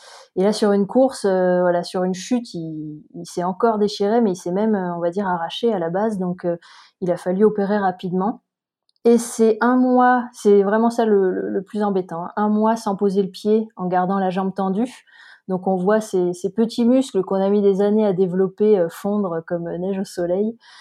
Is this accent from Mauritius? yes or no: no; Montpellier, Occitanie, France; also born or lived in Paris; now in Briançon, France; Donc, je vis à Briançon depuis 2 ans et demi. Trois ans. Je suis originaire de Montpellier. J'ai vécu à Paris